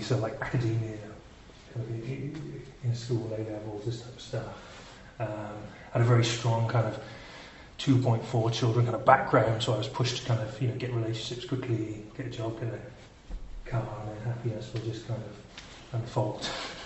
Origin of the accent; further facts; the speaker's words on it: Wales, United Kingdom; I'm from Wales